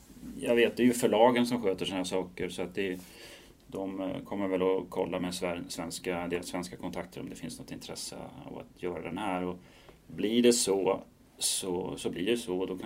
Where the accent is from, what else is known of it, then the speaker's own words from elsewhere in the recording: Sweden; Precis som det är hemma i Sverige.